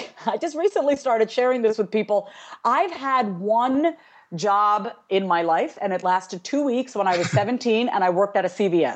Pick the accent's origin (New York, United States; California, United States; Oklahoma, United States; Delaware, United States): New York, United States; my parents are Indian immigrants. They came here in the 70s, and I was born and raised in New York, and we'd go to India every year.